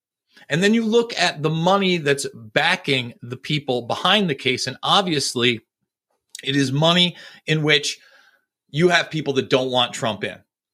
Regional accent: New York, United States; I come from New York, is a very much a part of that culture.

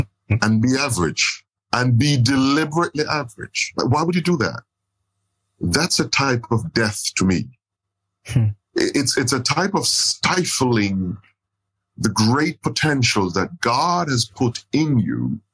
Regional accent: Manchester Parish, Jamaica; I grew up in Manchester, Jamaica, which you know, Manchester, Jamaica is a place where they dig bauxite.

